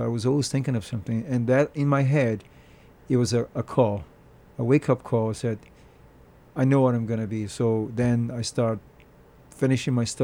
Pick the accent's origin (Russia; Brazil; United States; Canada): Brazil; Rio de Janeiro; I'm originally from Rio, Rio de Janeiro, Brazil. And, you know, the Brazilians are quite very, I'd say, too much into fitness. So I grew up like that.